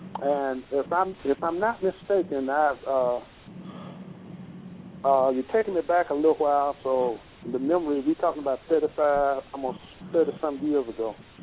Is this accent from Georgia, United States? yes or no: yes; Atlanta, Georgia, United States; Yes, I'm from Atlanta. Originally from Atlanta.